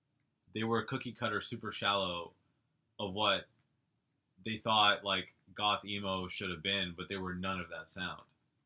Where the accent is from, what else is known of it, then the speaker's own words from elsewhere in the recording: Maryland, United States; because I grew up in Maryland.